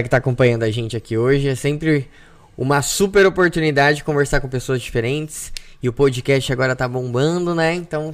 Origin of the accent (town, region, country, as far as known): Ferraz de Vasconcelos, São Paulo, Brazil; born or raised there; also born or lived in Suzano